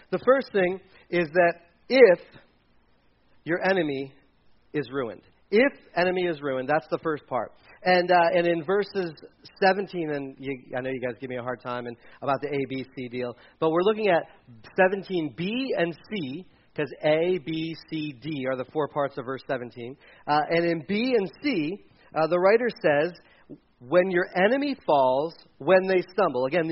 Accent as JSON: {"language": "English", "region": "Delaware", "country": "United States", "tie": "born or raised there", "said": "I grew up in Delaware. Delaware is not."}